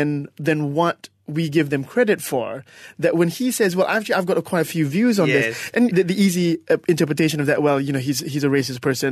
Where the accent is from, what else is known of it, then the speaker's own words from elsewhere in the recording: Malaysia; we're both not American. Yeah. We're both Malaysian.